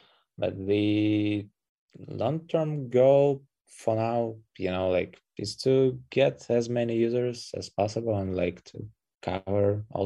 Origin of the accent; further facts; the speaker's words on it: Belarus; also born or lived in Ukraine; Actually, originally I'm from Belarus, so all the problems started back in 2020 there after the robbed president elections.